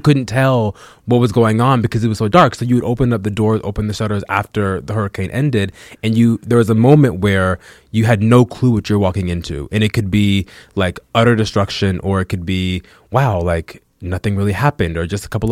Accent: Fort Lauderdale, Florida, United States; And before that, though, I grew up in Fort Lauderdale, Florida. I'm a Florida boy, and I am a Florida boy through and through.

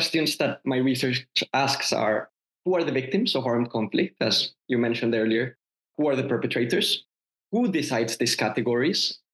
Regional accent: Colombia; peace building in Colombia, which is my home country

